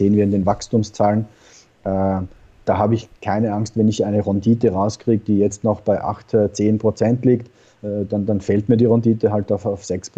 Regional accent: Austria; now in Spain; denn ich als Österreicher, als ich hierher gekommen bin

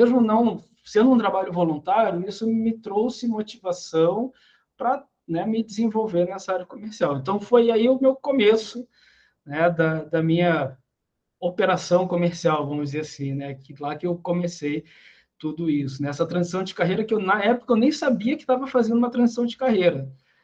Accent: Rio de Janeiro, Brazil; born there; also born or lived in Brasília / Cristalina / Vila Velha / Rio Grande do Sul; eu nasci no Rio, né, no estado do Rio de Janeiro. Aí morei no Centro-Oeste, em Brasília, em Cristalina. Depois a gente foi para o Espírito Santo, em Vila Velha.

